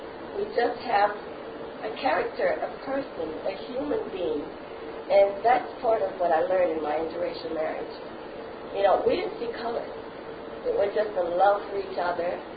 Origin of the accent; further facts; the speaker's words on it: Panama; My first marriage to me was still a transition because I was from Panama, he was from America. We had two different cultures.